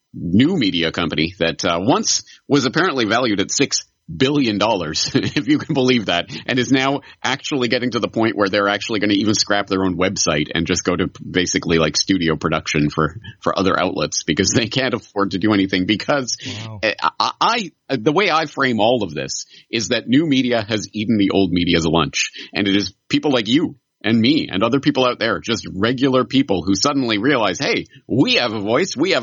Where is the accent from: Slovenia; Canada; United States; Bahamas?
Canada; now in Japan; I'm a Canadian in Japan